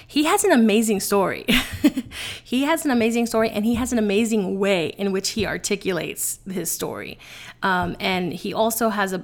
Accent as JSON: {"language": "English", "town": "New York City", "region": "New York", "country": "United States", "tie": "born or raised there", "said": "I am a sassy Latina. I have been giving people a piece of my mind since growing up in the Bronx"}